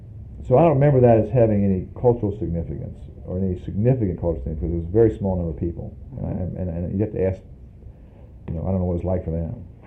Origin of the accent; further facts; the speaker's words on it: Alexandria, Virginia, United States; I was from Alexandria. That we had one, a couple other Virginians, and one kid from Alabama, and otherwise New Jersey, New York.